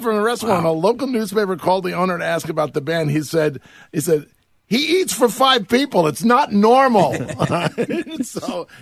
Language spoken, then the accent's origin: English; New York, United States; moved away; When I was a kid growing up in New York, there were no pizza places.